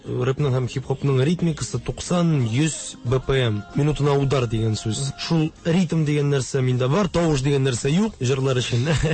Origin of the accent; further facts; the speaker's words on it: Kazan, Tatarstan, Russia; А үзем Казаннан, мин Казанда тудым, әмма ләкин җырларда Теләчедә дә туган ягым дип әйтәм әле. Чөнки балачагым шунда узды. Һәр җәй мин Теләчедә, ул мәдрәсәсендә уздырдым.